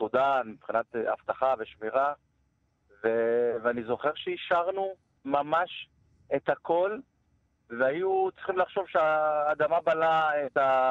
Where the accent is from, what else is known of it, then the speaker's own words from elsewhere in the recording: Ethiopia; now in Haifa, Israel; אני תושב קריית חיים חיפה, עליתי מאתיופיה בשנת 1984, ואם אנחנו הולכים קצת אחורה, תחילת 1970 ככה, כילד, כמובן החלום לירושלים והכיסופים הוא חלק מהווי של החיים באתיופיה.